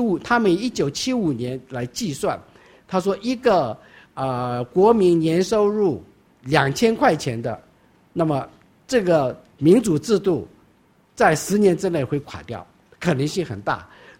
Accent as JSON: {"language": "Chinese", "country": "Taiwan", "said": "说老实话，我们台湾人不是为中国人生存的，我们是为自己生存"}